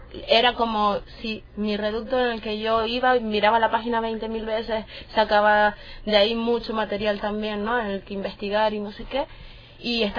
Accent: Canary Islands, Spain; moved away; Mirando al horizonte con llegar a Canarias, ver el mar, encontrarme con mi tierra y con...

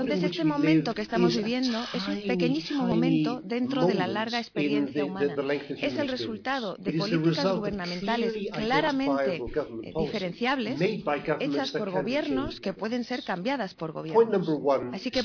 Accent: Ireland; Yo soy de Irlanda

